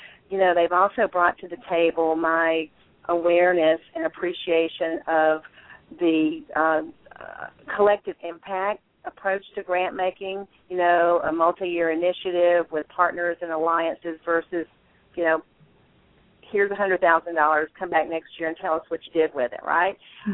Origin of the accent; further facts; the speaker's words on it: Southeast, United States; I grew up in the Southeast, and I grew up in a family of very, very modest means, so philanthropy wasn't really part of our daily lives.